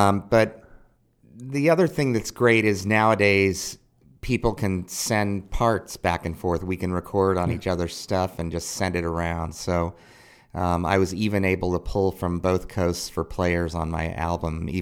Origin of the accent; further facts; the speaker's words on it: Lincoln, Nebraska, United States; now in Omaha, United States; I grew up in Lincoln.